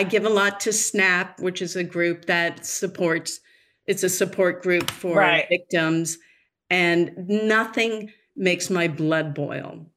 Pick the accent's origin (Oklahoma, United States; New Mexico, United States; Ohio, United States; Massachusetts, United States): Massachusetts, United States; Boston; I grew up in Boston.